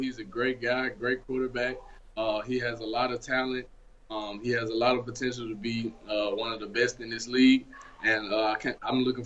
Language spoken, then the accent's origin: English; Memphis, Tennessee, United States; You know, I come from Memphis where, you know, not a lot of us make it out.